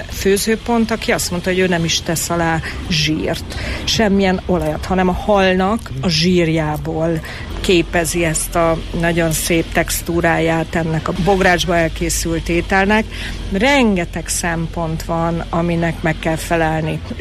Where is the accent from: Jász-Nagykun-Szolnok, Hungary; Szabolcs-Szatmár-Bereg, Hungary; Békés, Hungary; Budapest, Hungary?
Jász-Nagykun-Szolnok, Hungary; Szolnok; Igen, hát én tiszaparti lány vagyok, Szolnokon születtem, nagy szerelmünk a Tiszató, 30 perce van Szolnoktól